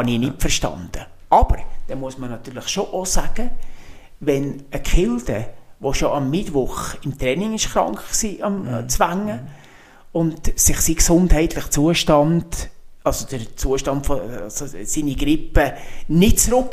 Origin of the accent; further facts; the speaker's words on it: St. Stephan, Bern, Switzerland; Und eben in dem St. Stephan, wo ich aufgewachsen bin